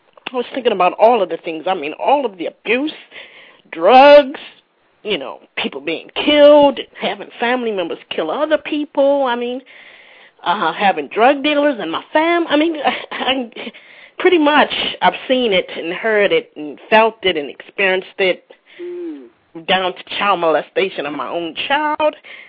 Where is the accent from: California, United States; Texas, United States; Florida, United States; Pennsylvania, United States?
Florida, United States; Orlando; I'm actually from Orlando, Florida.